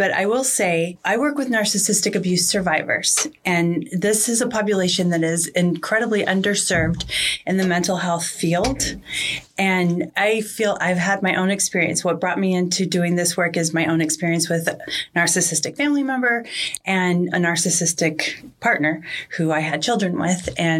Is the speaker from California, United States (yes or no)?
yes; San Diego, California, United States; So no, I was born here in San Diego and lived here most of my life, moved away for a while and then came back.